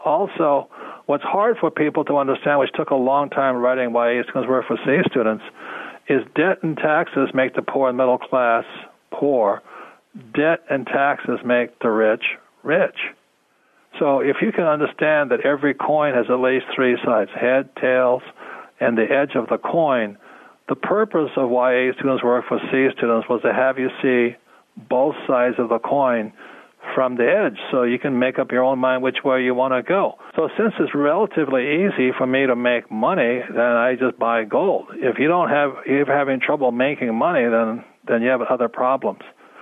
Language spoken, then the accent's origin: English; United States; I like being an American. I just don't trust my government.